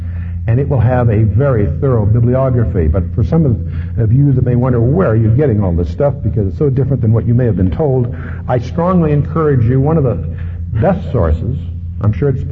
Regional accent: California, United States

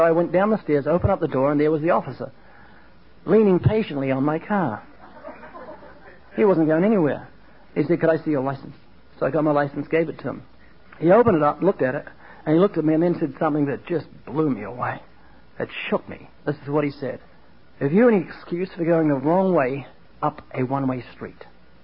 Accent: New Zealand; I'm not Australian. I'm from New Zealand, and they've got a lot of cockroaches.

